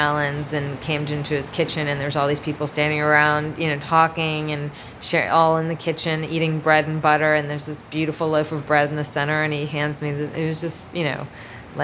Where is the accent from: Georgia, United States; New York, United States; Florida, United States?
Florida, United States; Miami; I grew up in Miami, Florida in the 70s and 80s, and the 70s and 80s were sort of dramatically different in Miami